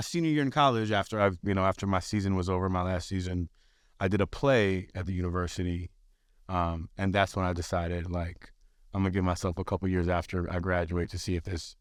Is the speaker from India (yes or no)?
no; Vancouver, British Columbia, Canada; Vancouver, Canada.